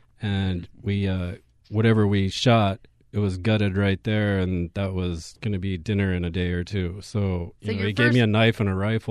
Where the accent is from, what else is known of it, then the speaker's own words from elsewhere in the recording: Lafayette, Louisiana, United States; also born or lived in Ruston; I was born in Lafayette. I lived north of there on a plantation in Washington, raised racehorses for Evangeline Downs and Delta Downs. Lived there for a while, and then I lived up north in Ruston.